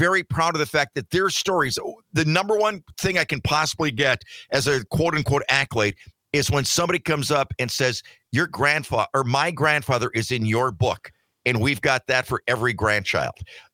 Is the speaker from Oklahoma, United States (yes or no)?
no; Michigan, United States; we had one young man from my hometown up in a little town in Upper Michigan that died in Vietnam.